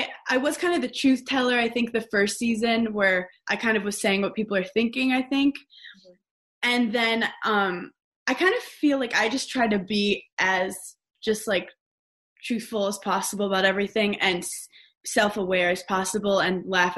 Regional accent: New York City, New York, United States; But my life was spent like going out to Long Island. I'm from New York City.

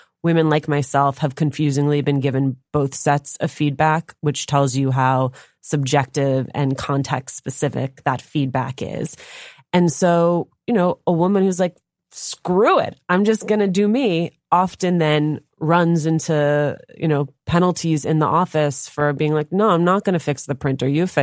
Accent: Union City, New Jersey, United States; So for me, I think part of it is I grew up in Union City, New Jersey.

